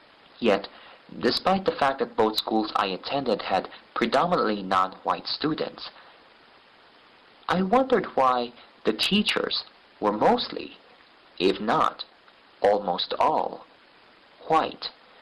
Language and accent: English; Philippines; now in United States; growing up in the Philippines, I always thought of the U.S.